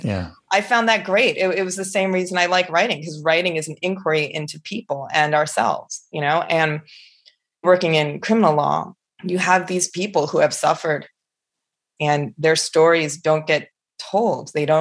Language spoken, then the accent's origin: English; New Jersey, United States; So I grew up in New Jersey and we had this little bathroom